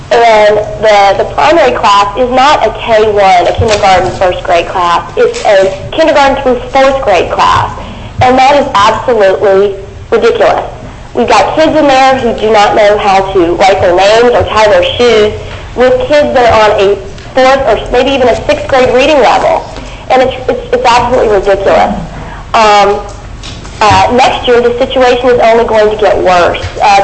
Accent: Moose Pass, Alaska, United States; I'm from Moose Pass on the Kenai Peninsula, and I'm speaking for myself as a community member.

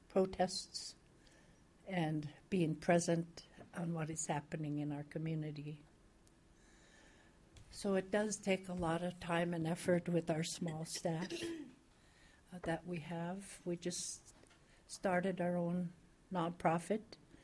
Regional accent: Kake, Alaska, United States; I come from Cake and have had different experiences with the ordinances, the bombs they're called.

